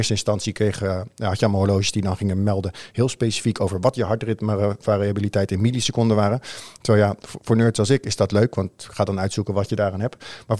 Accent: Netherlands; ik denk dat wij als Nederlanders misschien een beetje te nuchter daarvoor zijn

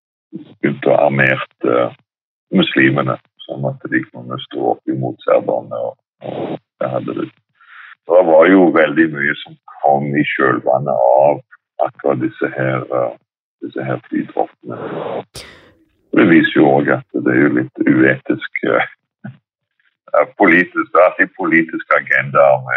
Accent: Stavanger, Rogaland, Norway; now in Sandnes, Norway; Jeg var ferdig og var hjemme i Stavanger, og jeg hadde flyttet til Sandnes.

